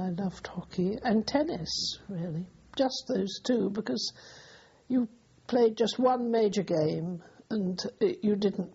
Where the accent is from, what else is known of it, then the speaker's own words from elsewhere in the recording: Plymouth, South West England, United Kingdom; born there; I was born in Plymouth on the 10th of January 1919.